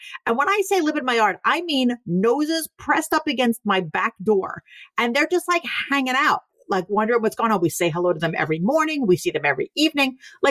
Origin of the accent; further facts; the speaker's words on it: Staten Island, New York, United States; since we're talking about deer and since we're both from Staten Island